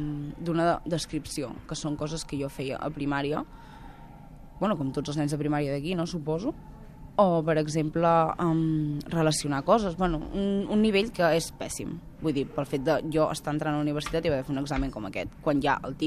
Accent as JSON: {"language": "Catalan", "town": "Arbúcies", "region": "Catalonia", "country": "Spain", "lives_now": "Girona, Spain", "said": "Tinc 21 anys, sóc del 95 i vaig néixer a Girona, a Santa Caterina, l'antic Santa Caterina, no el d'ara. I sóc d'Arbúcies."}